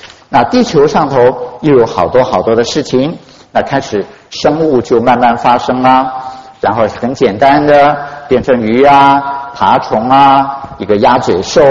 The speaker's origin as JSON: {"language": "Chinese", "country": "Taiwan", "tie": "born or raised there", "said": "我小时候在台湾长大"}